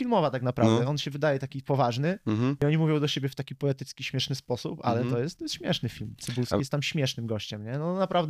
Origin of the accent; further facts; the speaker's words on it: Rzeszów, Subcarpathian Voivodeship, Poland; moved away as an adult; now in Kraków, Poland; ja jestem z Rzeszowa i tam się wychowałem i jestem z Rzeszowa, ale mieszkam w Krakowie już bardzo długo, od 2007 roku